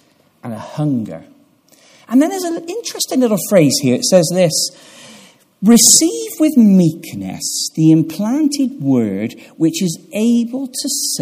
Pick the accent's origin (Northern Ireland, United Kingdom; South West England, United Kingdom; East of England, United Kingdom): South West England, United Kingdom; Gloucester; In Trinity Baptist Church, where I grew up in Gloucester